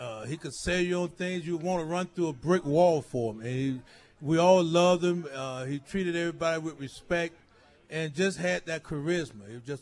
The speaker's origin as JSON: {"language": "English", "region": "Illinois", "country": "United States", "said": "And I tell them I'm from Illinois."}